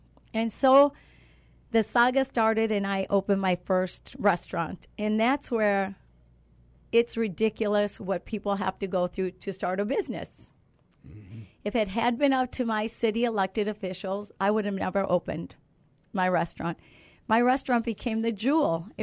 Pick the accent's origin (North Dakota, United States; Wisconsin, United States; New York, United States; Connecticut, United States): Wisconsin, United States; Milwaukee; when the riots were starting in the neighborhood I grew up in Milwaukee